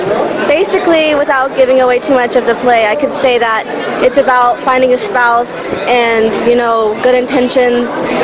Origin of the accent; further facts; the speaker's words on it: Houston, Texas, United States; I'm from Houston, Texas.